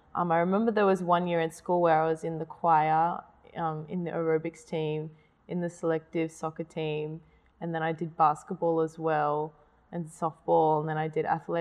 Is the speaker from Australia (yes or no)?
yes; Sydney, New South Wales, Australia; So I was born in Sydney, Australia. My mum is Australian, my dad's originally from Tonga. I grew up out west in Busby, in Liverpool.